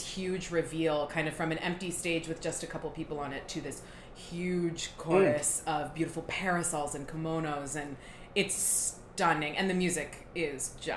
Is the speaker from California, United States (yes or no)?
yes; San Diego, California, United States; born there; now in Pittsburgh, United States; I'm from the West Coast originally. So I was born in San Diego.